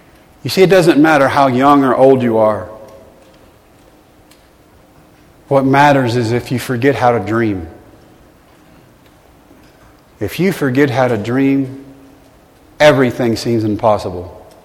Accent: Texas, United States; They send me to my home state. I'm back in Texas for the first time in 3 months.

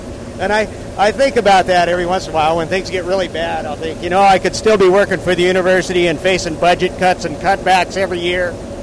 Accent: Lewiston, Idaho, United States; also born or lived in Orofino, Idaho; I went to grade school in Orofino, Idaho, graduated from high school in Lewiston. My grandfather farmed about 15 miles south of Colfax, but I didn't grow up on the farm.

